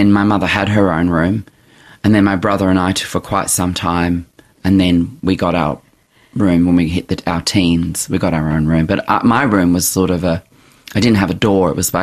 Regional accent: Australia; born or raised there

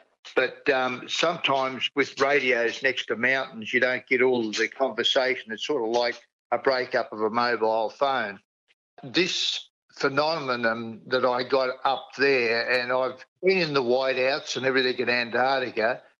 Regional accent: Port Moresby, National Capital District, Papua New Guinea; moved away; also born or lived in Brisbane; I was born in Port Moresby on the 27th of September 1950. My brother and myself were both born up there, and we spent most of our early life up there before we went to boarding school in Brisbane back in the 60s.

